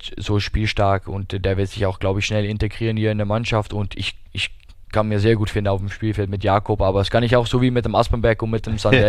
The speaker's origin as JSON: {"language": "German", "town": "Rotterdam", "region": "South Holland", "country": "Netherlands", "tie": "born or raised there", "second_language": "German", "said": "Ich bin quasi ein Stadtkind, deswegen, ich liebe die Großstädte."}